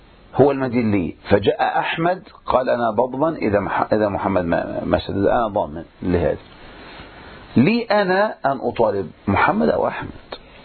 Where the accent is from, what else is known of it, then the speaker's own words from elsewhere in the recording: Egypt; الآن عندنا في مصر يا إخواني صار الواحد النصاب هذا يكتب على نفسه مئة إيصال